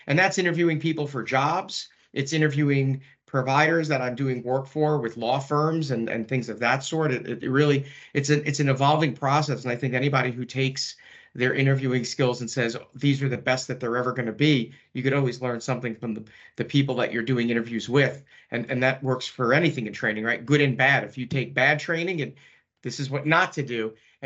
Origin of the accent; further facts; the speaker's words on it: New York, United States; regardless of how A-type I am as a New Yorker